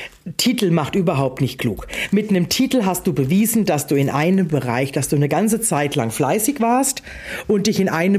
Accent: Germany; ich bin aus dem Odenwald.

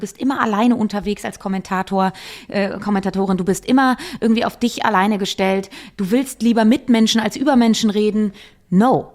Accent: Cologne, North Rhine-Westphalia, Germany; Und es findet in meiner Heimatstadt Köln statt

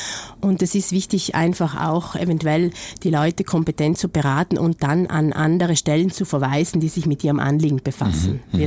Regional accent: Bolzano, Trentino-Alto Adige, Italy; Ich bin eine Bozenerin, also ich bin in Bozen aufgewachsen. Meine Mutter ist allerdings aus dem Pustertal.

